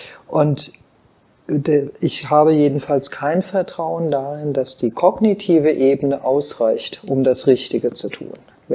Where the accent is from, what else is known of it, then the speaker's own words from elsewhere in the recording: Germany; Ich nehme Deutschland wahr als das Land, das, in dem ich geboren bin, dessen Pass ich habe, das meine Heimat ist. Ich bin Deutsche. Aber eine Heimat, die eine komplizierte sein muss, wie für alle, die eine jüdische Geschichte haben.